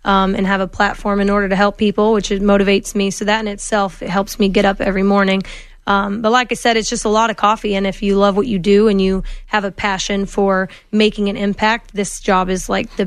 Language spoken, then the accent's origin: English; Georgia, United States; I was born in Georgia, raised in the South.